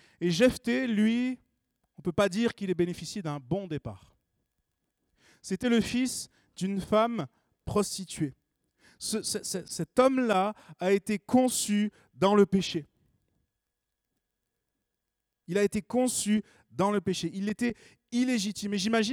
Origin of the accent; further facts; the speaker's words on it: France; born there; Je suis né en France, déjà, ça c'est un bon départ. Je ne suis pas né à Beyrouth, et je suis heureux d'être né en France, et j'aime mon pays. Il n'est pas parfait, mais j'aime mon pays. Je suis né dans une famille chrétienne